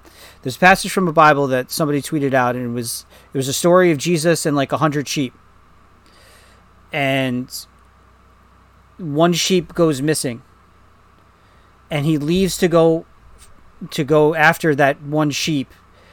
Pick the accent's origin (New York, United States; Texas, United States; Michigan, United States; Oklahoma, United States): New York, United States; because of our upbringing, because where we grew up in New York, we didn't see that.